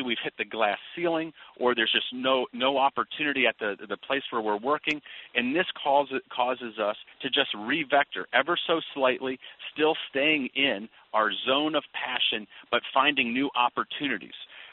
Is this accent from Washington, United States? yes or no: no; Flint, Michigan, United States; my hometown of Flint, Michigan, where General Motors was closing down factories and those jobs were being sent overseas.